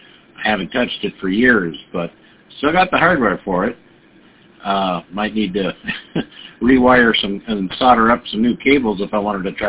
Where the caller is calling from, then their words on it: Minnesota, United States; I thought my accent would give it away. Minnesota. Minnesota.